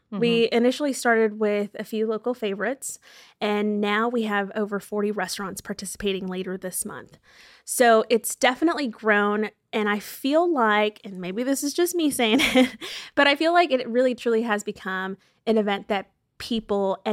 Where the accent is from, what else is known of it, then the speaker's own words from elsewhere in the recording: Anahuac, Texas, United States; I'm from Anahuac, Texas. So we're right there near Galveston, near Highland, near Crystal Beach.